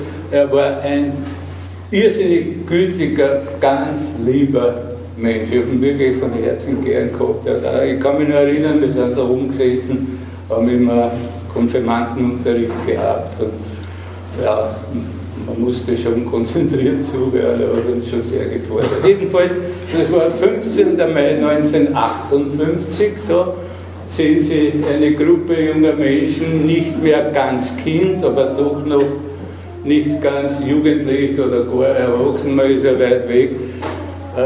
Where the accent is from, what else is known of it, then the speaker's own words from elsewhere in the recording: Vienna, Austria; Ich bin ja aus Penzing dahergezogen und war, sage ich mal, vom Umfeld sehr verwöhnt.